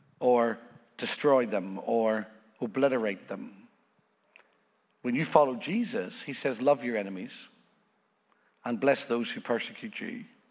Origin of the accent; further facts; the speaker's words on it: Northern Ireland, United Kingdom; my father and mother were very against church and against religion because I come from Northern Ireland.